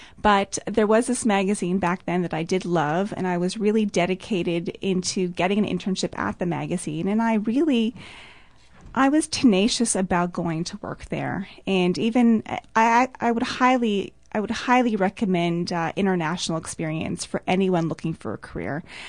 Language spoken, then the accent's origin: English; Toronto, Ontario, Canada; Well, I'm from Toronto, and I do love Toronto.